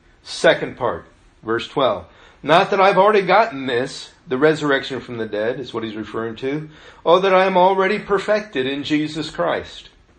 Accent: Illinois, United States; As a kid, I was growing up in Dixon Springs State Park in southern Illinois.

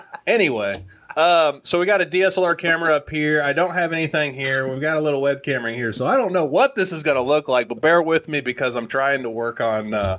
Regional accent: Midwest, United States; because I'm a Midwesterner.

